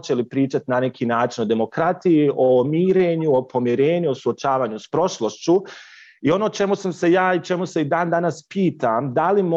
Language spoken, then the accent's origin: Bosnian; Bosnia & Herzegovina; ja sam rekao dolazim iz Bosne i Hercegovine